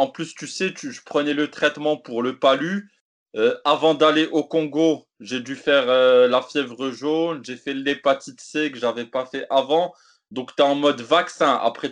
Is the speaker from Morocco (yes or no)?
yes; Morocco; j'ai des origines noires, je suis marocain, maghrébin, africain